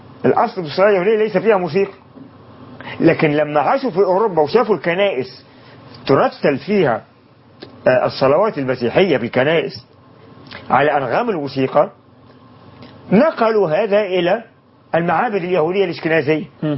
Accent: Egypt; زي القبط عندنا في مصر دلوقتي

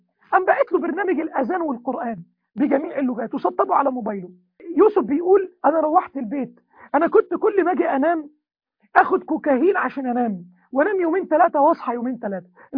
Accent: Egypt; احنا طبعا كمصريين بنحب المحترفين،

